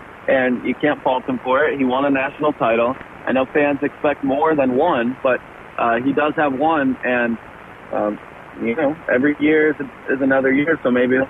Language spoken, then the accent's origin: English; Michigan, United States; And I'm from up north. I'm from Michigan, where we love our basketball, too.